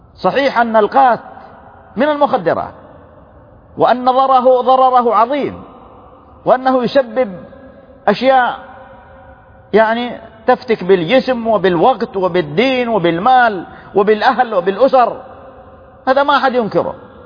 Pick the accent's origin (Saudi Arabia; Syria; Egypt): Saudi Arabia; بلدنا المملكة العربية السعودية